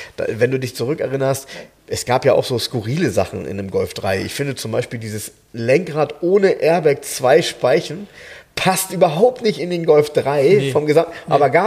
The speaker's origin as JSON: {"language": "German", "town": "Soltau", "region": "Lower Saxony", "country": "Germany", "tie": "born or raised there", "said": "ich weiß noch genau, wer das bei uns in Soltau hatte."}